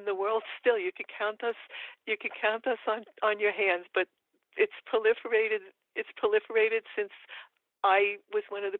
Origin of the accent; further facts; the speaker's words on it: New York, United States; accent: New York; That's B as in boy with my New York accent.